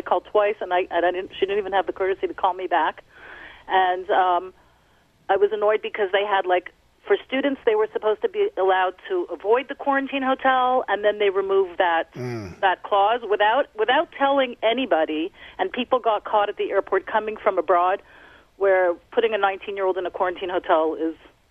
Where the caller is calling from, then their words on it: Montreal, Quebec, Canada; Yeah, hi. I'm calling from Montreal.